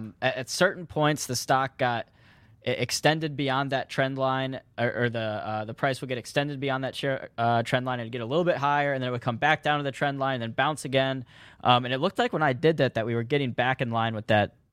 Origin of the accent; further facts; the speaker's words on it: Missouri, United States; I'm from Missouri, so I grew up like going to like the Ozarks.